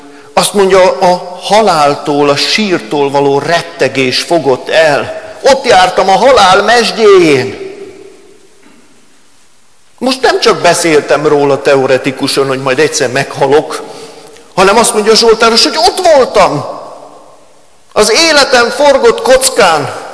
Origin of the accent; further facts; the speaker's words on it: Pest, Hungary; amikor bevonultam oda a Ceklédre, nem messze vittek a szülőfalunktól